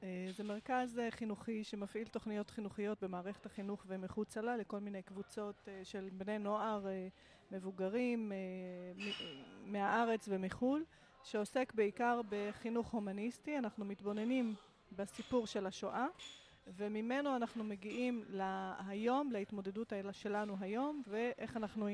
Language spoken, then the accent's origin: Hebrew; Nahariya, Northern District, Israel; אני גדלתי פה בנהריה